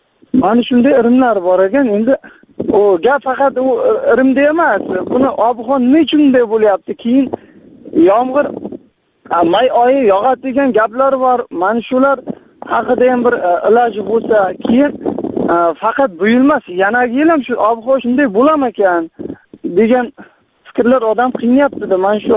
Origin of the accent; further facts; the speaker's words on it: Qamashi, Qashqadaryo Region, Uzbekistan; Men Qashqadaryodanman. Qamashdan qishloq chiqdim.